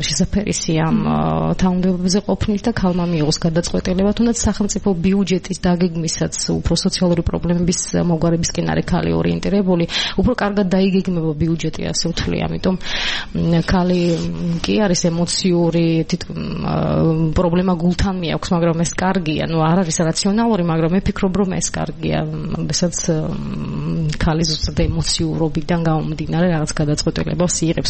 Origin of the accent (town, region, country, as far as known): Sukhumi, Abkhazia, Georgia; born or raised there